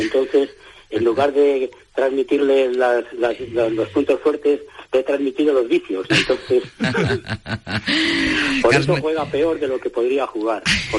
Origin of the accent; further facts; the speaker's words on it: Soria, Castile and León, Spain; now in Santander, Spain; No, soy de Soria, pero vivo en Santander.